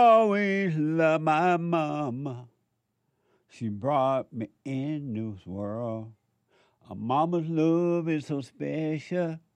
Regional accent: Alabama, United States; And Charles and I grew up

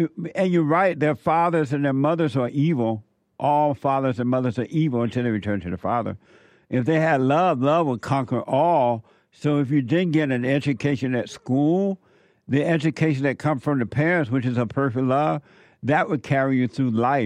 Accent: Alabama, United States; you remind me of when I was growing up in Alabama.

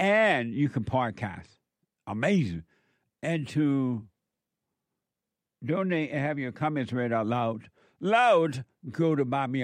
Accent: Alabama, United States; it reminds me of growing up in Alabama on that plantation when we could really enjoy country and Western music.

